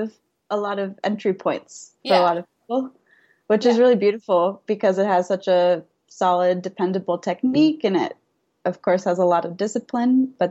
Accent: Illinois, United States; I was growing up outside of Chicago, and my mom used to take me to a ton of performances.

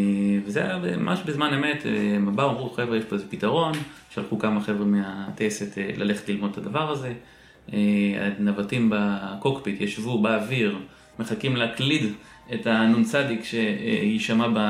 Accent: Haifa, Haifa District, Israel; אני חיפאי.

